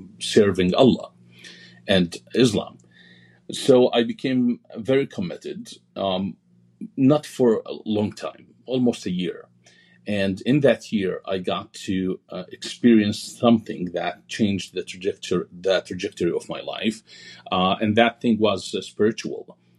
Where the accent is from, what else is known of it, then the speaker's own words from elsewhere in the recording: Jordan; I grew up in Jordan to a Muslim family.